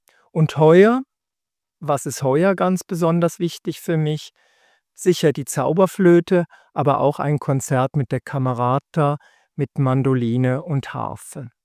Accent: Zurich, Switzerland; ich komme aus Zürich

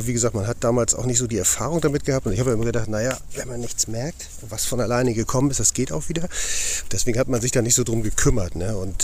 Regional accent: Rübke, Lower Saxony, Germany; Ich bin zwischen Neuwurmsdorf und Rübke. Rübke ist mein Heimatort und ich bin hier im Naturschutzgebiet bei Neuwurmsdorf.

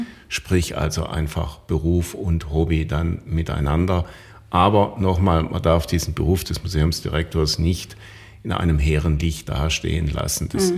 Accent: Konstanz, Baden-Württemberg, Germany; ich bin in Konstanz groß geworden, habe dort meine Schulzeit erlebt.

